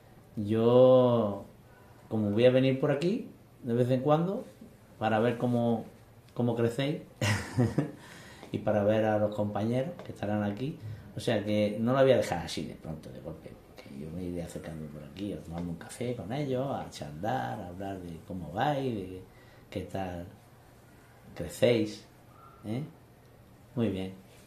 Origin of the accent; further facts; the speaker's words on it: Region of Murcia, Spain; en muchos colegios de la región de Murcia, pero este para mí era especial, era de mi pueblo, del lugar que vive mi familia y que estamos aquí mucho tiempo.